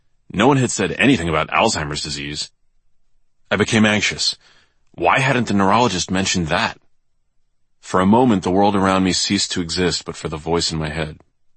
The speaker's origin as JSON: {"language": "English", "region": "New York", "country": "United States", "tie": "born or raised there", "said": "a city I'd idolized as an MTV-watching teen growing up in New York"}